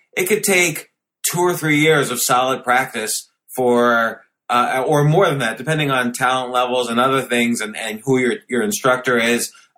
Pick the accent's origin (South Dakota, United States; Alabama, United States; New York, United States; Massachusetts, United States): New York, United States; New York City; Oh man, I grew up in Washington Square Park.